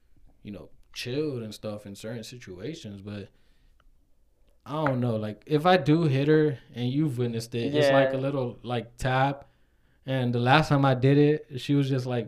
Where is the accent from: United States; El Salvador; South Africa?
El Salvador; So, you know, I'm obviously from El Salvador.